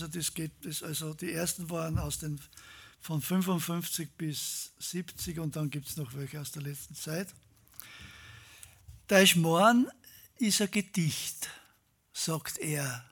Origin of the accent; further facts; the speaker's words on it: Upper Austria, Austria; accent: Innviertel dialect; weil der Innviertler Dialekt, also ich komme aus dem Innviertel, das einmal früher bayerisch war und das in den 70er Jahren des 18. Jahrhunderts zu Österreich gekommen ist. Das ist ja ein ländlicher Dialekt